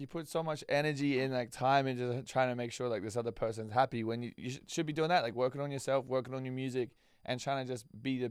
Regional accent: Australia; Like, I'm Australian. Like, that's offensive to me.

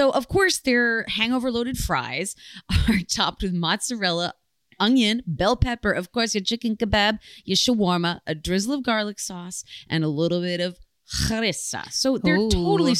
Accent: Netherlands; only available in the Netherlands, my home country

